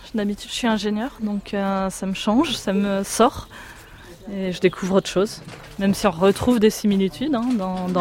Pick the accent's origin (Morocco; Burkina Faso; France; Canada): France; Île-de-France; J'ai 28 ans et je viens de région parisienne. Toujours vécu en région parisienne.